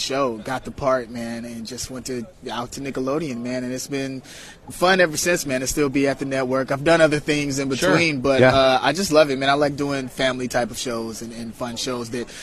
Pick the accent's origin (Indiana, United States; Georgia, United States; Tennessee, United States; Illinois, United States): Illinois, United States; Chicago; You know, I'm from Chicago, Illinois.